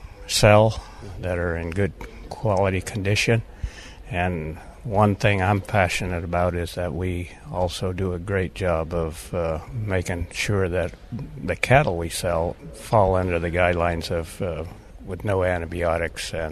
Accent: California, United States; I'm from Central California, and we're in dairy, but we also raise dairy beef.

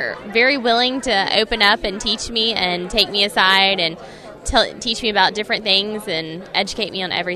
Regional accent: McDonough, Georgia, United States; I'm from McDonough, Georgia, which is located just south of Atlanta.

